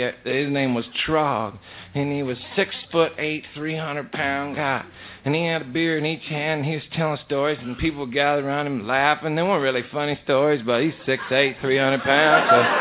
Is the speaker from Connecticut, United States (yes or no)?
no; Oregon, United States; I come from Oregon. I probably told some of you that before. That's where I come from.